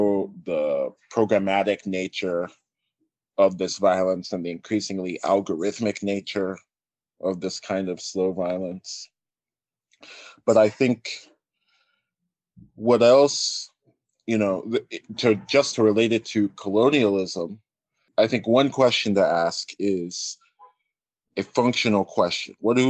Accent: United States; you know, as a Nigerian American person, and just given how large and how long and how influential the NSARS protests were, I think looking at Nigeria makes some sense.

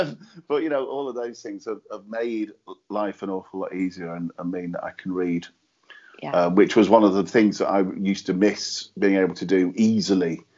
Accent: Manchester, North West England, United Kingdom; now in Liverpool, United Kingdom; I'm originally from Manchester, although I live in Liverpool now.

